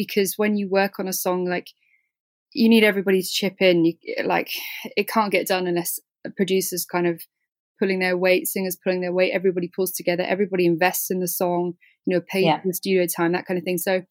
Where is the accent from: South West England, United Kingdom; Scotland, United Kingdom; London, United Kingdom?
South West England, United Kingdom; Swindon; the roots and the origins of the music itself were kind of created whilst I was growing up in Swindon.